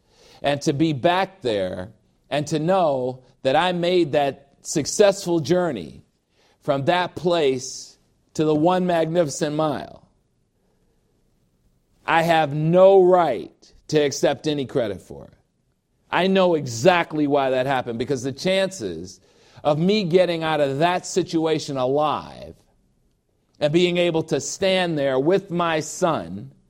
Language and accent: English; Chicago, Illinois, United States; I was back in Chicago this week in my hometown.